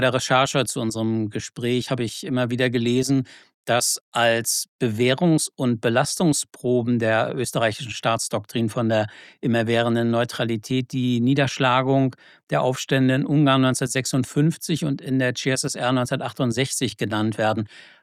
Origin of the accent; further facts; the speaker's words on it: East Germany, Germany; Ich bin in der DDR mit dem Spruch groß geworden, der Frieden muss bewaffnet sein.